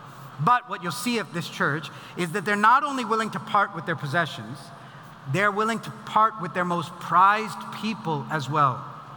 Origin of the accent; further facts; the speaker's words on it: India; I have brown skin. Like I'm an Indian from India.